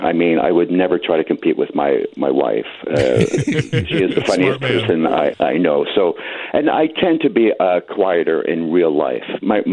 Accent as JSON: {"language": "English", "town": "Vancouver", "region": "British Columbia", "country": "Canada", "tie": "born or raised there", "said": "We grew up together in Vancouver, so we've known each other for, over 40 years."}